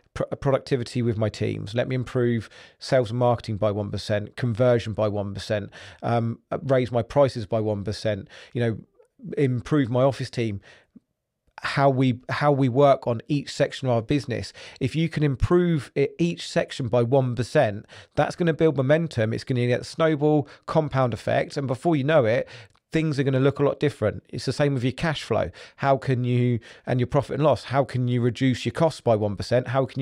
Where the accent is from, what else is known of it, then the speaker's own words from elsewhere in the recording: Ipswich, East of England, United Kingdom; born there; Basically, I was born in Ipswich. Ipswich weren't doing very well.